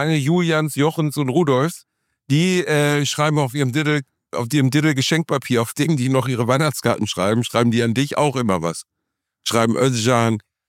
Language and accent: German; Gelsenkirchen, North Rhine-Westphalia, Germany; in Gelsenkirchen unter anderem in meinem Heimatdorf Rotthausen